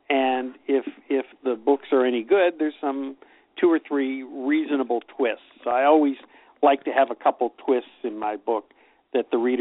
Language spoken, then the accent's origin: English; Pittsburgh, Pennsylvania, United States; now in Los Angeles, United States; even though I was born and raised in Pittsburgh, I've lived in Los Angeles for 40 years.